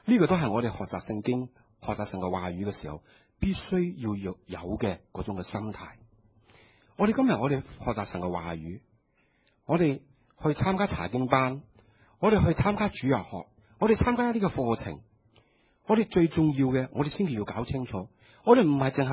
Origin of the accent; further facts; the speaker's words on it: China; 但是犹太人的文化呢跟我们中国人的文化有些类似的。